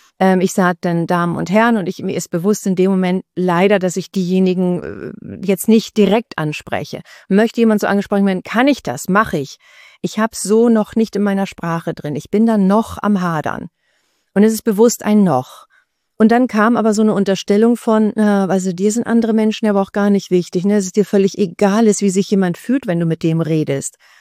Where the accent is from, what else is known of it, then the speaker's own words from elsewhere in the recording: Spain; also born or lived in Germany; aber ich bin auch Spanierin, habe in Deutschland gelebt, das ist ja nicht dasselbe.